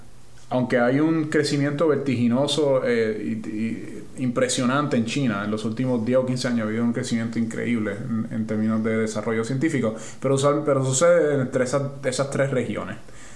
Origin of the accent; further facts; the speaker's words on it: Puerto Rico; pienso mucho en mi país, ¿no? En Puerto Rico, y pienso en lo que ellos han logrado, lo que se podría lograr en Puerto Rico.